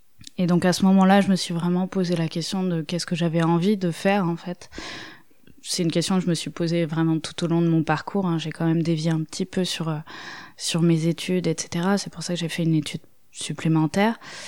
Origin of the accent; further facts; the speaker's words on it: Lyon, Auvergne-Rhône-Alpes, France; Moi, j'ai vécu à Lyon. Je suis lyonnaise d'origine.